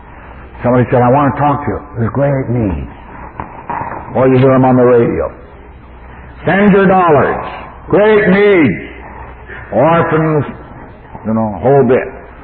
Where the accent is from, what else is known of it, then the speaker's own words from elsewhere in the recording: Saskatoon, Saskatchewan, Canada; born there; I'm a city boy. I was born in Saskatoon, Saskatchewan.